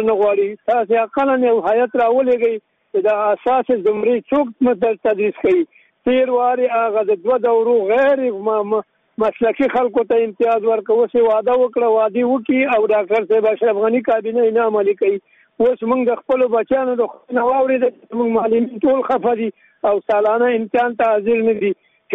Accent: Nangarhar, Afghanistan; زه د ننګرهار ولایت د یو قومي مشر په صفت

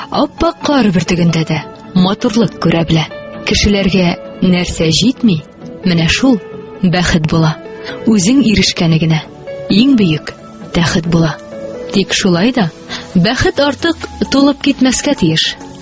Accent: Aktanysh, Tatarstan, Russia; әлбәттә инде минем бүтән районнан чыгып караганым юк. Мин Актаныштан.

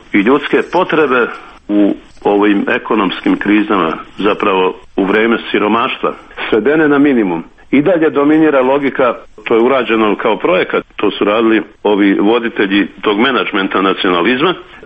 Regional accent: Banja Luka, Republika Srpska, Bosnia & Herzegovina; dolazim iz Banja Luke.

